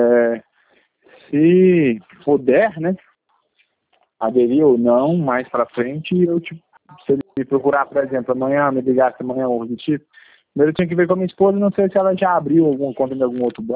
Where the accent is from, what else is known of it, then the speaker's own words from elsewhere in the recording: Itambacuri, Minas Gerais, Brazil; Eu sou de Itambacuri, Itambacuri, Minas